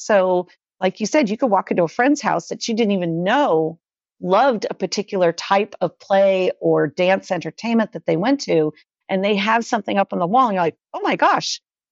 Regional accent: San Francisco, California, United States; I grew up in San Francisco and my family were huge theater.

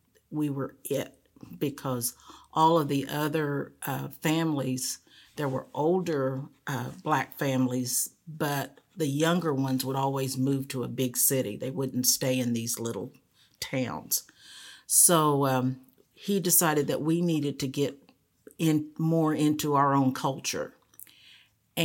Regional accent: Dallas, Texas, United States; born there; I was born in Dallas, Texas, and my dad was a Methodist minister.

